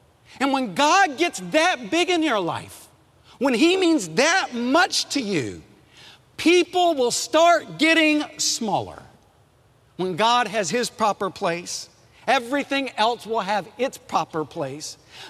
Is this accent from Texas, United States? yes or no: yes; Texas, United States; Well, I grew up in West Texas, and my dad used a belt to discipline me.